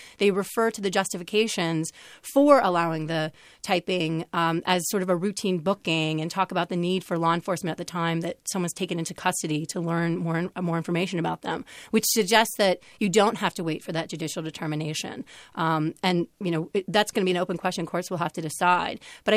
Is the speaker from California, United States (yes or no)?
no; New York, United States; my home state of New York